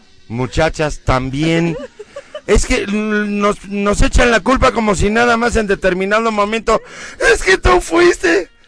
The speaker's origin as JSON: {"language": "Spanish", "country": "Mexico", "said": "Por lo regular nos encanta como mexicanos criticar a los demás"}